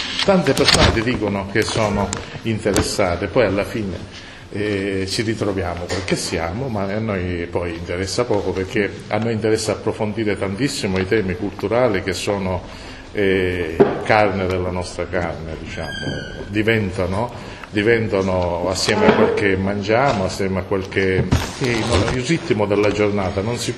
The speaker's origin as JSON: {"language": "Italian", "town": "Noto", "region": "Sicily", "country": "Italy", "said": "Anche noi siamo di Noto."}